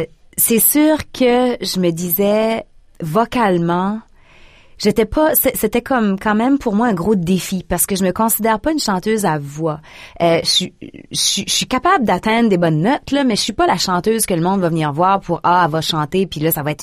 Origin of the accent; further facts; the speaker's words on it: Maisonnette, New Brunswick, Canada; moi, j'avais toujours vécu chez nous à Maisonnette. Ensuite, j'ai acheté une maison à Caraquette. J'avais mon salon de coiffure là-bas. Fait que c'était rare pour moi que je sortais même du Nouveau-Brunswick.